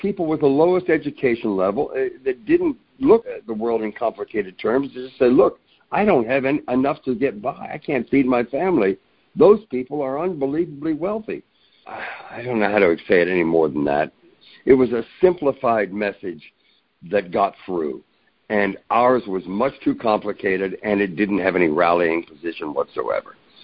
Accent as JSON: {"language": "English", "region": "Maryland", "country": "United States", "said": "I'm from Maryland, largely."}